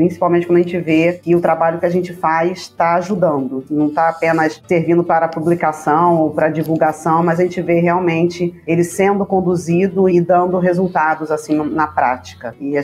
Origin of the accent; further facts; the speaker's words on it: Rio de Janeiro, Brazil; meu pai tinha sítio em Teresópolis, que a gente é do estado do Rio de Janeiro